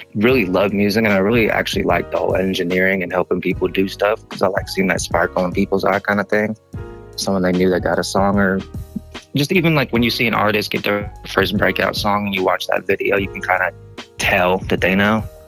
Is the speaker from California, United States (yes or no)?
yes; California, United States; I think everywhere I go, people can tell I'm from the Bay Area. Because now I was out there 20-some years.